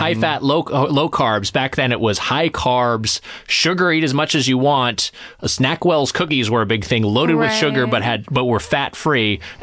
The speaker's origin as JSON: {"language": "English", "town": "Lakewood", "region": "California", "country": "United States", "tie": "born or raised there", "said": "I'm from Southern California. Oh. From Lakewood, California is where my parents' house was, and it's where I grew up, and then I went to school in Long Beach."}